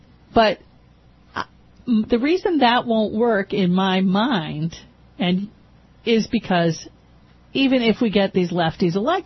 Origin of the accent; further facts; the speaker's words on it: Pennsylvania, United States; I won't even get into Santorum because we're from Pennsylvania.